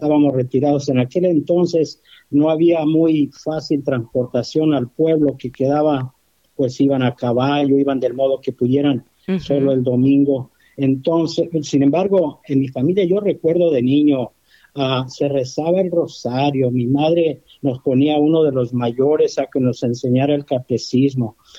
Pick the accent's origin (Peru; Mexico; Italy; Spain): Mexico; Tepatitlán, Jalisco; moved away; yo soy de Tepatitlán, Jalisco, originario. Siempre desde que salí de mi pueblo no he dejado de regresar.